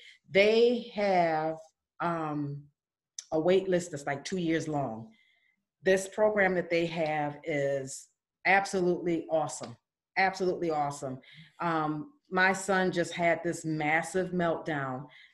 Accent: New York, United States; My best friend, I actually, I'm from New York. Oh. Born and raised.

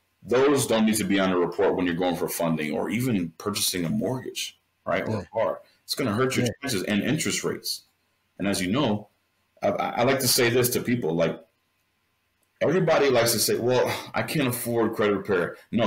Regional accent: Connecticut, United States; I'm from Connecticut and my mom's from Brooklyn.

